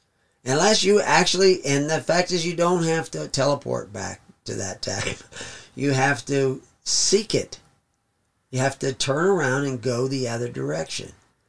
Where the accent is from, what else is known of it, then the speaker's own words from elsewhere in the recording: the South, United States; Now, I grew up in the South, and that did exist in the South.